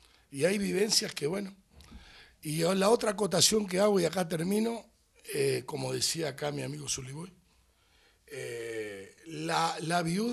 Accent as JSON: {"language": "Spanish", "town": "San Justo", "region": "Santa Fe", "country": "Argentina", "said": "Soy de San Justo, provincia de Santa Fe."}